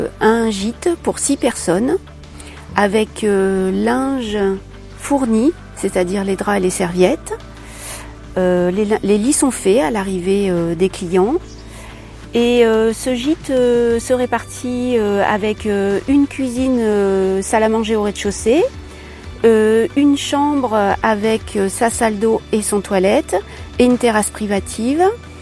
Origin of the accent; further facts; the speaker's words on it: Auvergne-Rhône-Alpes, France; moved away; Nous sommes de l'Allier. Anciennement, donc nous habitions à Cussé, à côté de Vichy.